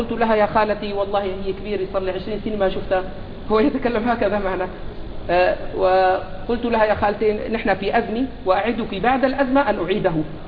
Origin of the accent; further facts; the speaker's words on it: Homs, Homs Governorate, Syria; عندنا في حمص محافظ، بقي 8 سنوات منعنا من الكهرباء والماء ومن كل شيء